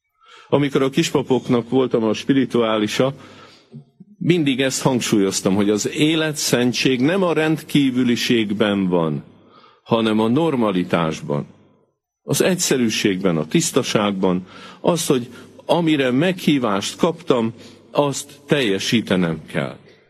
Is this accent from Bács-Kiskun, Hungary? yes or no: no; Debrecen, Hajdú-Bihar, Hungary; ott, ahonnan én jövök, Debrecenben ott elég kevés van.